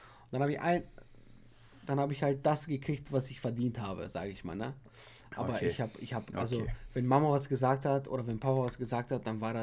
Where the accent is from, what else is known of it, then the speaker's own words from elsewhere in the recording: Bulgaria; German is a second language; now in Germany; Bei uns in Bulgarien kam immer so ein rotes Zeichen, da stand ab 18